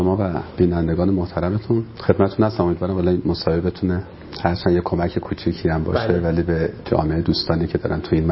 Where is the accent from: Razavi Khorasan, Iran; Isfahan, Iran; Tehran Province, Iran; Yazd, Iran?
Tehran Province, Iran; Tehran; 1150 تهران.